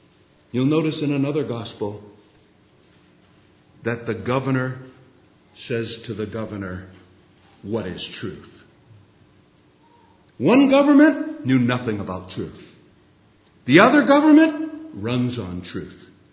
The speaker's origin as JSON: {"language": "English", "country": "United States", "tie": "born or raised there", "moved": "yes", "lives_now": "Canada", "said": "I grew up in the United States. Spent most of my life in Canada, so I'm almost a Canadian."}